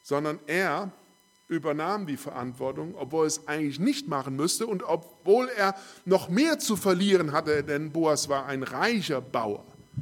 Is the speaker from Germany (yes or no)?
yes; Daaden, Rhineland-Palatinate, Germany; Ich komme ja aus Daden